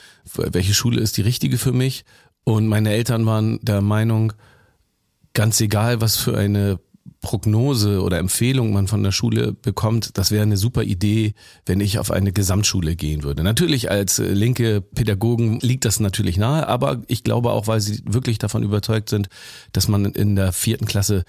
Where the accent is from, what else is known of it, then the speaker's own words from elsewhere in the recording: Pinneberg, Schleswig-Holstein, Germany; weil wir eben halt gebürtige Schleswig-Holsteiner sind. Boris kommt aus Schenefeld und Martin, also Dr. Renz, kommt aus Halstenbek und ich quasi aus Pinneberg.